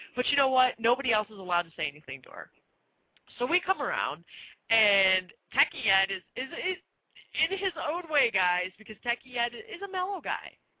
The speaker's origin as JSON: {"language": "English", "town": "Chicago", "region": "Illinois", "country": "United States", "said": "We're from Chicago."}